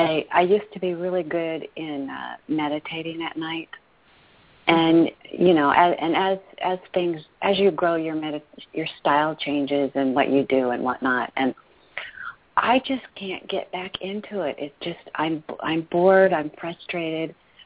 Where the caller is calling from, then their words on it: Texas, United States; from Texas.